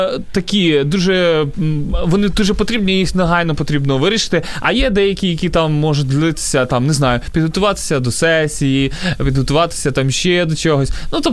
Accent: Zhytomyr, Zhytomyr Oblast, Ukraine; А я з Житомира

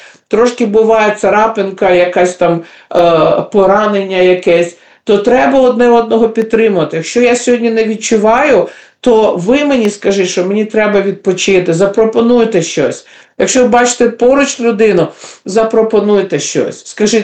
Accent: Kyiv, Ukraine; Ну, я з Києва

